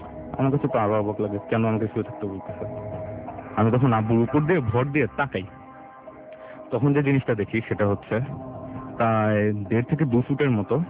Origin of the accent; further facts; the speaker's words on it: Dhaka, Dhaka Division, Bangladesh; আমি এসেছি ঢাকার হাজারবাগ থেকে।